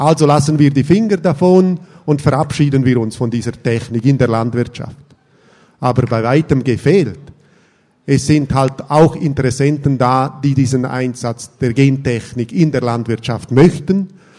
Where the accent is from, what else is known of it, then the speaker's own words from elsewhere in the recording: Grisons, Switzerland; für mich als Bündner aus einem Bergkanton